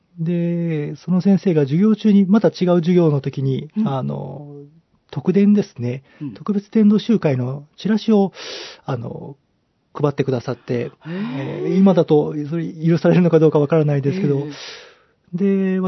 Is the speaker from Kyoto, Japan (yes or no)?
no; Hyogo, Japan; also born or lived in Okayama; 生まれは兵庫県です。